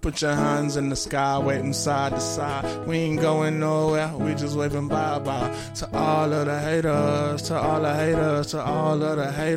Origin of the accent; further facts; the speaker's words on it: the South, United States; you know, I'm from the South, and hip hop started on the East Coast, and then it made its way to Texas